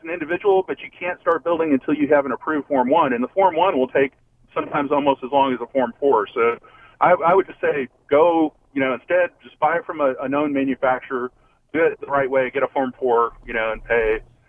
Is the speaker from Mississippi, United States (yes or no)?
no; Texas, United States; I just wanted to say that I'm a longtime listener. I enjoy your show. I grew up in Texas.